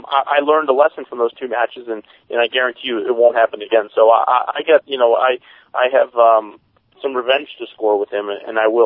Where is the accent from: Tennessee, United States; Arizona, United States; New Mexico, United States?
Arizona, United States; Phoenix; You know, I came out on the very first episode and I said that, you know, I'm from Phoenix.